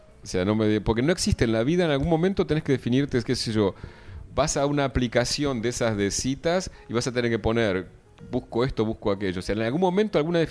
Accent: Argentina; Soy argentino, okay, pero ¿qué quiere decir ser argentino?

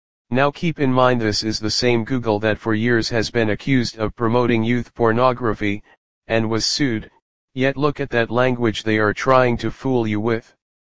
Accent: Canada; breaches to my freedom as a Canadian

